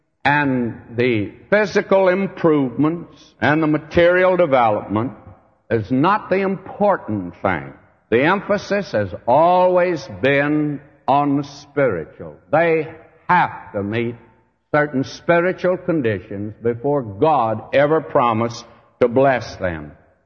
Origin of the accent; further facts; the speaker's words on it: California, United States; He found out I was from California